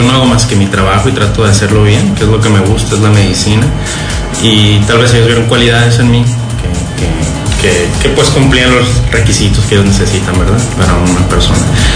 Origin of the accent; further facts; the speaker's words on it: Culiacan, Sinaloa, Mexico; soy sinaloense, soy culichi, ¿verdad? Y traemos ese ánimo festivo, ¿verdad?